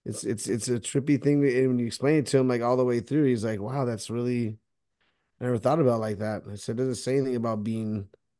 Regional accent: California, United States; I don't know where you're from, but we're from California.

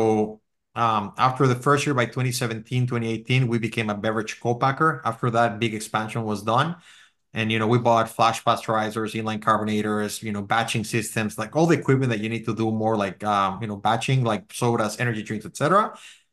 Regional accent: Mexico; now in Wisconsin, United States; So I'm from Mexico and I have no idea how I ended up in Wisconsin

